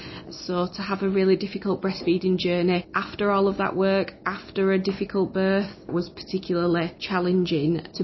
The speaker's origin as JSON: {"language": "English", "town": "Bradford", "region": "Yorkshire and the Humber", "country": "United Kingdom", "said": "I'm from Bradford."}